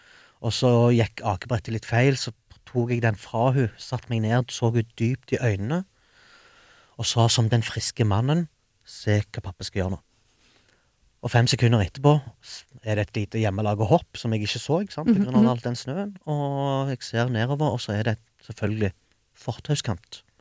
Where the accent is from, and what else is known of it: Yemen; Norwegian is a second language; now in Oslo, Norway